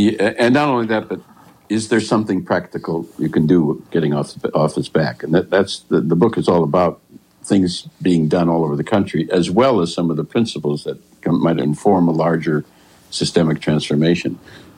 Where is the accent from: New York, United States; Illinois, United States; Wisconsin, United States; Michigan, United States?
Wisconsin, United States; Racine; I often think I'm from Racine, Wisconsin.